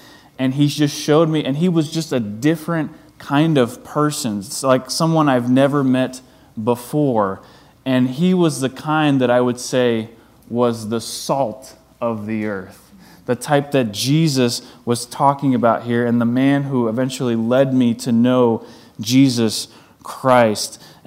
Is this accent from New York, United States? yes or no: yes; Long Island, New York, United States; I grew up in Long Island